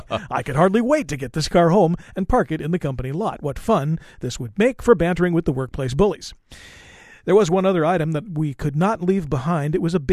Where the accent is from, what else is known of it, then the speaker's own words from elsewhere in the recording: Montana, United States; And even though I am from Montana, at the time I hardly ever seen a sheep